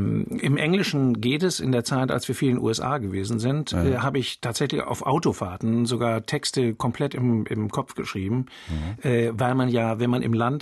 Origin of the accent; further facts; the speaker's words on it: Northern Germany, Germany; Ist ja oben bei uns in Norddeutschland viel leichter möglich als hier, gibt nicht so viele Berge